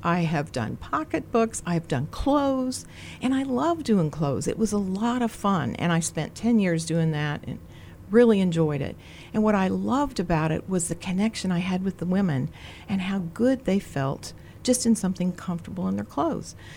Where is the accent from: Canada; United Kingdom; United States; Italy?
United States; Greencastle, Indiana; And growing up, I grew up in Greencastle, Indiana.